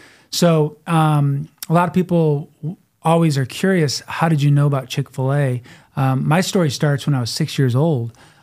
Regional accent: Jackson, Michigan, United States; So I grew up in Jackson, Michigan.

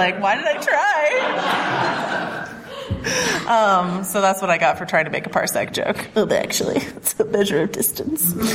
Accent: California, United States; I grew up in Northern California. So like all the ferns and the redwoods like make me feel like I'm home.

